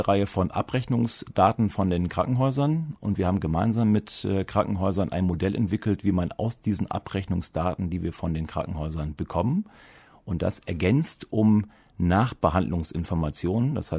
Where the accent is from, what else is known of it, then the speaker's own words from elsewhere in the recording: Germany; Ich bin gebürtiger aus Friese und weiß, was es heißt, auf dem Land Versorgung zu organisieren.